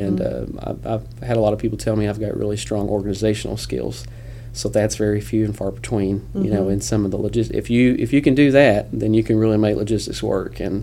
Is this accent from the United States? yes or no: yes; Danville, Kentucky, United States; now in Midway, United States; Well, I'm from Danville, Kentucky. That's my hometown.